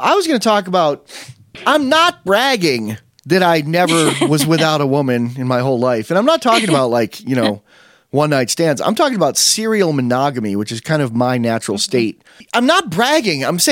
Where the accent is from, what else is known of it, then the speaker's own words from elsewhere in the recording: Chautauqua, New York, United States; I grew up in Chautauqua, which is a weird gated community in upstate New York where my mother had a store. It's got like 20,000 people in the summer and like 300 in the winter.